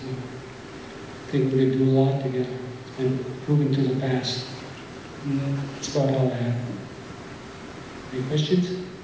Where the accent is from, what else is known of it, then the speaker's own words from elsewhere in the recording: Alaska, United States; I'm from Wusia, the Kaikuk River.